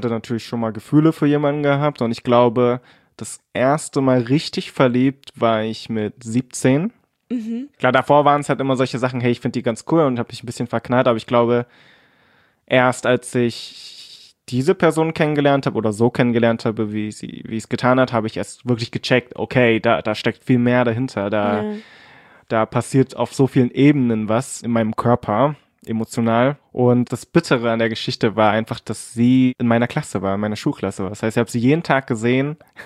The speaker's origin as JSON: {"language": "German", "town": "Cottbus", "region": "Brandenburg", "country": "Germany", "tie": "born or raised there", "said": "Und dementsprechend sind meine Geschwister und ich, wir sind alle hier aufgewachsen in Cottbus und sind ziemlich deutsch, also ich zumindest."}